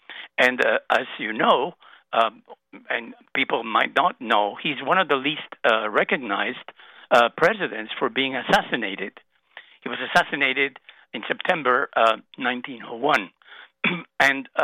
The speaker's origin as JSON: {"language": "English", "country": "Canada", "said": "I'm Canadian, I'm not American."}